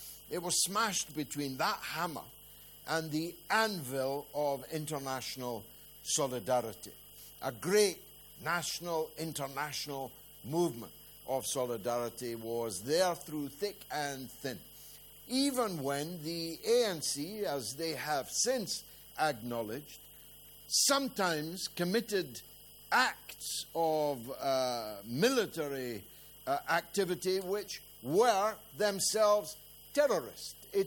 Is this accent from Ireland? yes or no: no; Scotland, United Kingdom; You don't have the power, the right, to decide whether or not I am Scottish.